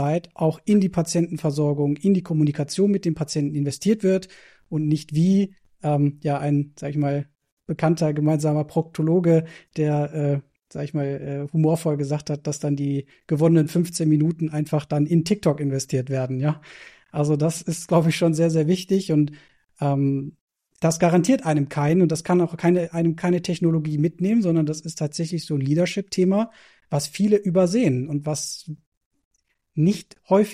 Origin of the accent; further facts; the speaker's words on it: North Rhine-Westphalia, Germany; born there; Und ich bin dann, sage ich mal, die erste hier geborene Generation und hab türkischen Hintergrund, bin, ich sage immer, Kruppianer, ja, also geboren im Alfred-Krupp-Krankenhaus.